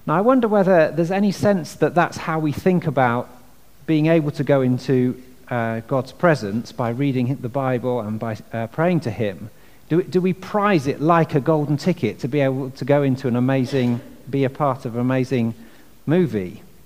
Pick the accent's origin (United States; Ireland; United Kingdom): United Kingdom; So what do you think, as reserved British people, what do you think we did?